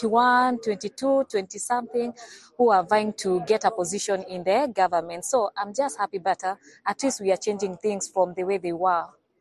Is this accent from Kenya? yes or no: yes; Kisii, Kisii County, Kenya; The county that I'm coming from I'm coming from Kisii, you can see like most of the MPs have been there like for ages.